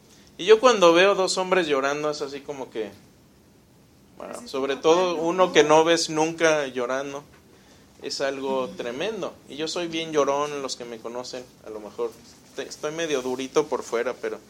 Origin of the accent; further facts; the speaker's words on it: Mexico; Yo me acuerdo cuando fueron los temblores en México en el 85, yo nunca vi tanta solidaridad en mi país.